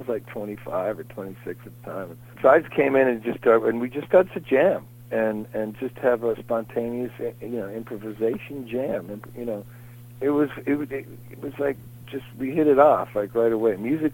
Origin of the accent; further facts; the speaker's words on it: Hollywood, California, United States; But we like to entertain. We're from Hollywood, man. We're entertainers.